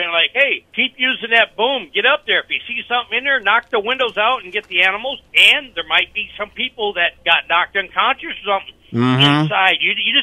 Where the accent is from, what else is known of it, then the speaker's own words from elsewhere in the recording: Davenport, Iowa, United States; the complex there in Davenport, because I'm from Davenport.